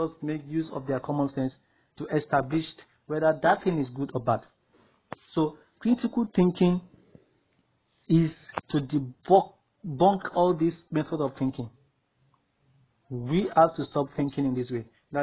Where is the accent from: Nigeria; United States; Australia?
Nigeria; as a Nigerian, I always think being a Nigerian first before anything.